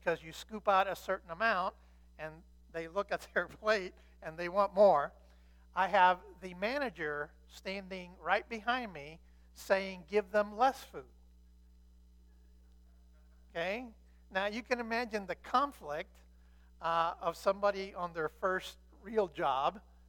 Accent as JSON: {"language": "English", "country": "United States", "tie": "born or raised there", "said": "So my first regular job, I grew up in America, so I mowed lawns and did yard work for neighbors and friends and enemies and so forth."}